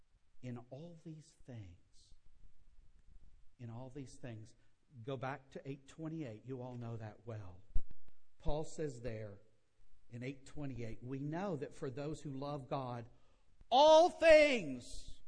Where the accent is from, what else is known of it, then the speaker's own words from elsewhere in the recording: Mississippi, United States; also born or lived in Louisiana; And I'm from Mississippi and Louisiana. And when I fix this gumbo, you know, I'm putting in it peppers and onions and garlic and okra.